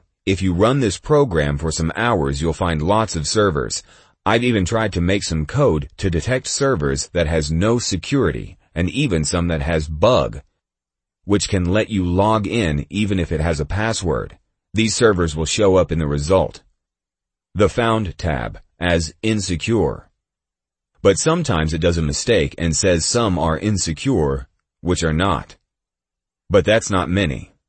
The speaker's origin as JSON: {"language": "English", "country": "Norway", "said": "I'm from Norway, actually."}